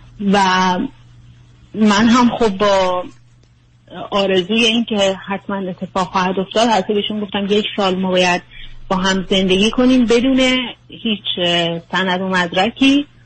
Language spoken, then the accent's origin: Persian; Iran; moved away as an adult; now in United States; من همیشه میخواستم بیام امریکا و حتی از کودکی هام هیچ وقت ایران رو دوست نداشتم